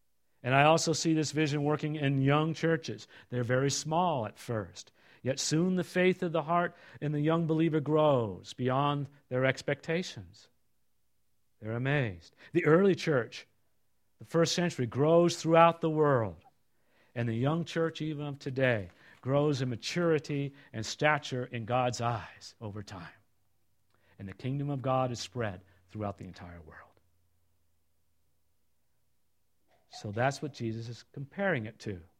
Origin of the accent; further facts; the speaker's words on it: California, United States; I grew up in Northern California, south of San Francisco, in a very fertile area. It was called the Peninsula, down where Stanford University is